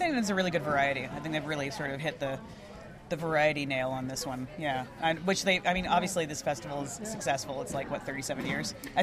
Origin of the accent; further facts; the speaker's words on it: Vancouver, British Columbia, Canada; I'm from Vancouver. This is great.